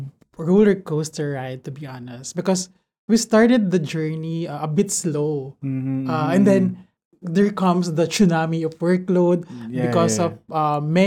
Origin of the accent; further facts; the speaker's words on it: Philippines; As I do my journalism, as I continue being a journalist in the Philippines, I will bring all the aspects that I've learned here as I do my work back in my home country.